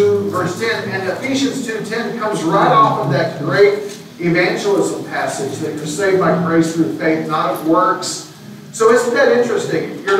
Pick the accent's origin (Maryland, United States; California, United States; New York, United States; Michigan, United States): California, United States; Buena Park; when we were growing up in Buena Park